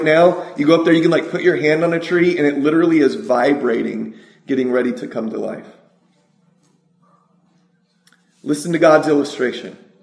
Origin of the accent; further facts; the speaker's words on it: California, United States; There's none in Minnesota really either, but I grew up in California.